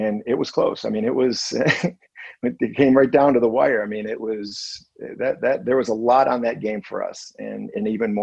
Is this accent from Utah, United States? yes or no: no; Chicago, Illinois, United States; growing up on the north side of Chicago, growing up in Chicago, you would think Chicago was a suburb of South Bend.